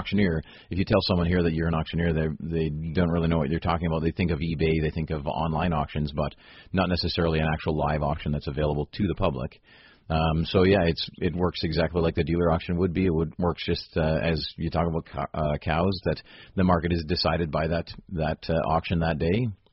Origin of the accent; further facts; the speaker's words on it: Saskatchewan, Canada; I'm from Saskatchewan, and there's auctions for everything in Saskatchewan.